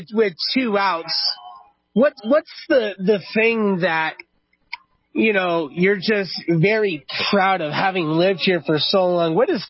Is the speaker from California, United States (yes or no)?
yes; California, United States; I'm from the San Fernando Valley.